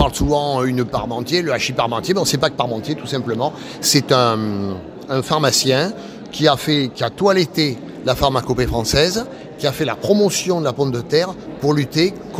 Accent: Occitanie, France; Nous, on est des régionaux de l'étape. On vient de l'Ouest, à côté de Tarbes.

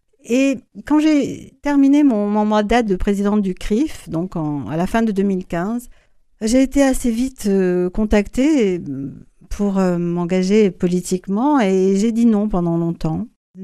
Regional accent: Toulouse, Occitanie, France; Je suis née à Toulouse à la fin des années 50. J'y ai grandi, j'y ai fait mes études, je suis devenue dentiste.

